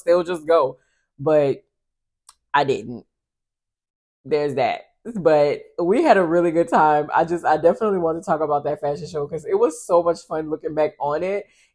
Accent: New Orleans, Louisiana, United States; But I also just feel like that's because of like I'm from New Orleans, so you always got to keep your head on swivel.

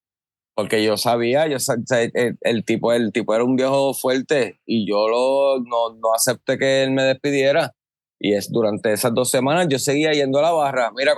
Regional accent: Bayamón, Puerto Rico; yo vengo de Bayamón. Yo tengo que resolverme. Yo vengo de Bayamón, pero de Banscoy.

